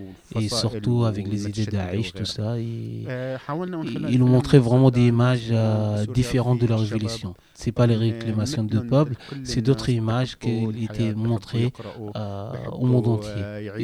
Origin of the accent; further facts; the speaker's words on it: Syria; French is a second language; moved away; Et ensuite, en fait, je suis parti de Syrie jusqu'en Turquie et je rencontre Delphine